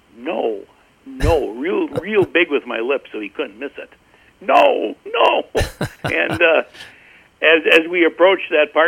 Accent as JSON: {"language": "English", "town": "Manitowoc", "region": "Wisconsin", "country": "United States", "tie": "born or raised there", "said": "I lived in Manitowoc on the lakeshore at the time. It's my hometown."}